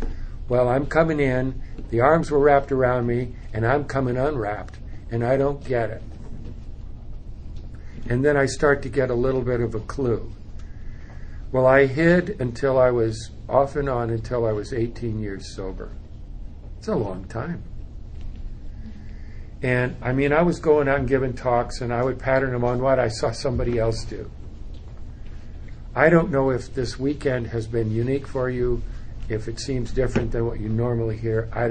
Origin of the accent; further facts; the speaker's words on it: Italy; also born or lived in Europe; I grew up in Europe, so we would get our presents, our Christmas presents, from the United States. My parents would arrange for it to come over. And so we're in Italy, and I'm 5 years old.